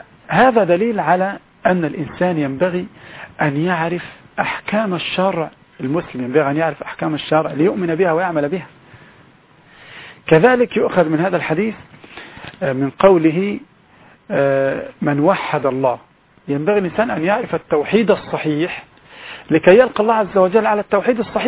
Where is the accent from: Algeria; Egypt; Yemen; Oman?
Egypt; عندنا في مصر